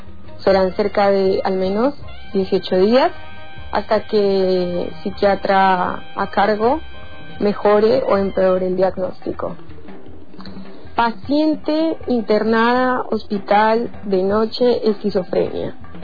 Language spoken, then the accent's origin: Spanish; Colombia; moved away as an adult; now in Argentina; desde que volé más de 7.000 kilómetros de mi país de origen, Colombia, para lo que ahora sería mi país de destino, Argentina.